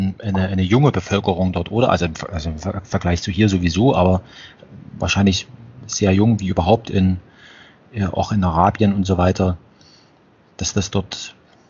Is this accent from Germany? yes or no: yes; Germany; wie jetzt wir vielleicht als Deutsche Österreich betrachten? Also wir teilen uns eine Sprache